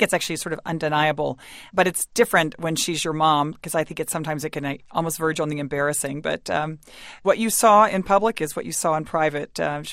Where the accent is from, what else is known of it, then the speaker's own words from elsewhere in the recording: Dallas, Texas, United States; I grew up in Dallas, Texas, which was a very conservative city at the time.